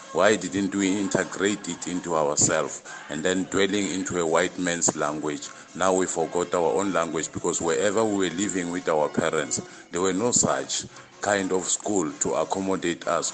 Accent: Mpumalanga, South Africa; English is a second language; now in Pretoria, South Africa; I'm from Mpumalanga, and I've worked in Pretoria for the past 20 years.

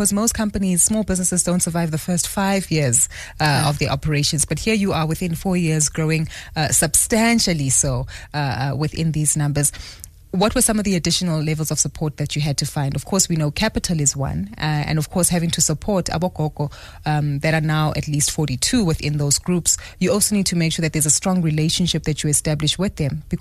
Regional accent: South Africa; you know us as South African consumers, we are so sensitive.

